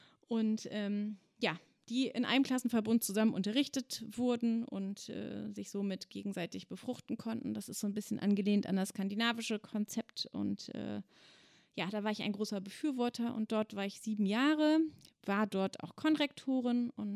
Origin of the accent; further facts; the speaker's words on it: Duderstadt, Lower Saxony, Germany; Ich komme ganz ursprünglich aus Duderstedt bei Göttingen. Dort bin ich geboren worden und groß geworden, habe dort mein Abitur gemacht, bin dann nach Hildesheim gegangen zum Studium.